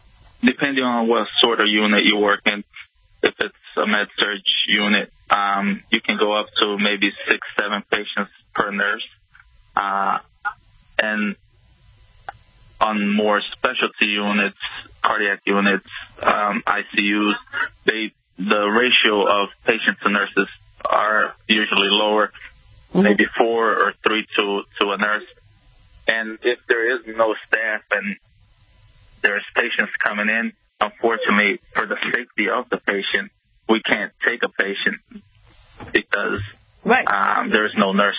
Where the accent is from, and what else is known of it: Florida, United States; born or raised there; accent: Portuguese